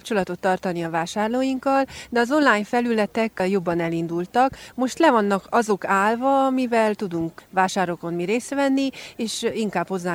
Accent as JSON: {"language": "Hungarian", "town": "Praid", "region": "Harghita", "country": "Romania", "said": "Parajdról vagyok, Laska gombatermesztők vagyunk."}